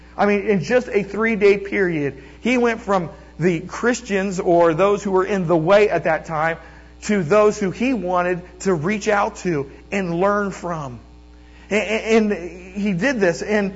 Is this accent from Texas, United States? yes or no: no; Ohio, United States; But, I'm from Ohio, so that was...